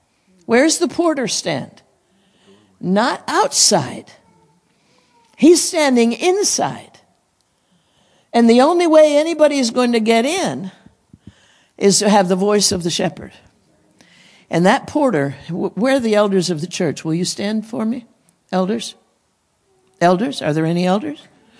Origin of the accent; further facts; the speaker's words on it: Renovo, Pennsylvania, United States; I was born in the hills. … for Penn's Woods, Sylvania. Okay, so I'm native. I was born in Renova, coal mining town, that-a-way or whichever way.